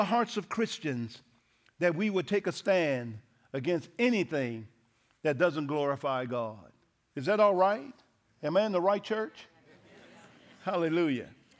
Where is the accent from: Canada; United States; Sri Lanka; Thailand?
United States; the South; Being a young boy growing up in the South, white people were not folks you wanted necessarily to get to know.